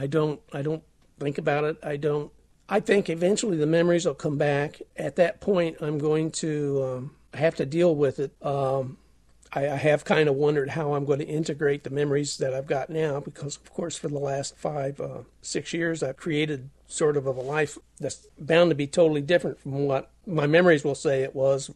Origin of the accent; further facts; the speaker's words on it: Indianapolis, Indiana, United States; born there; also born or lived in Colorado; Well, the whole thing's weird, but I believe I was born in Indianapolis. I have a lot of memories of Indianapolis, but the memories I have of Indianapolis are nowhere near as vivid as what the memories are of Colorado.